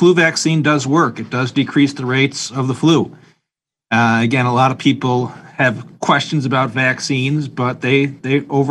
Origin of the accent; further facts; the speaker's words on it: New York, United States; No, actually, I grew up near Buffalo, New York.